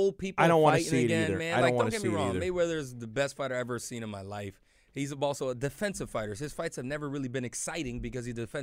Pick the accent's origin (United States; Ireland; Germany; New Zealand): Ireland; I was a big fan of him back in the day, being Irish in the whole nine yards, going for him.